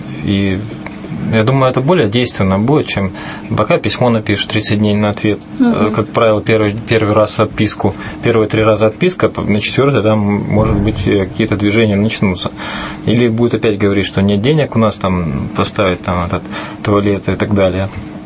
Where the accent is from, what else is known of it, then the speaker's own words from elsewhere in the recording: Kotlas, Arkhangelsk Oblast, Russia; в городе Котласе, откуда я родом